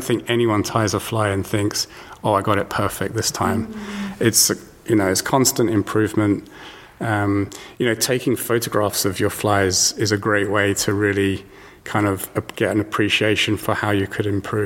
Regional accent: South West England, United Kingdom; Well, you can probably tell my accent. I'm not from New York, but I learned fly fishing from my grandfather, which is probably what a lot of people will tell you. And that was obviously back in England, in the Southwest.

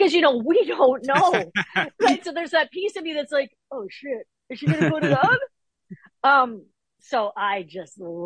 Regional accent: Minnesota, United States; because I'm from Minnesota.

